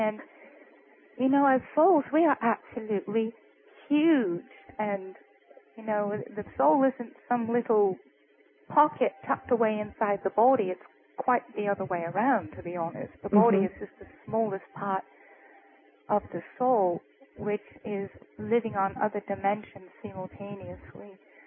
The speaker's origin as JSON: {"language": "English", "region": "England", "country": "United Kingdom", "said": "here I'm from England and you're from the southern part of America."}